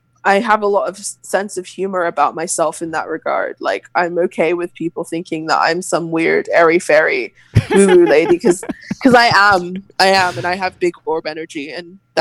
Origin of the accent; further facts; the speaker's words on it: Nigeria; I'm from Nigeria. I'm half Nigerian